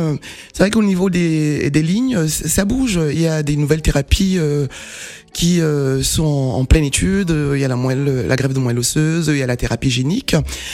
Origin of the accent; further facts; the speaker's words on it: Cameroon; Déjà parce que je suis camerounaise, hein, il faut le souligner.